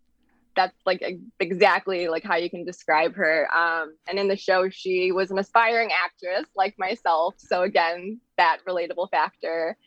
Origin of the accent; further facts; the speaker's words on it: Pennsylvania, United States; The play was actually set in Pennsylvania, and like I mentioned, I'm originally from Pennsylvania, so a lot of, you know, relatable factors there.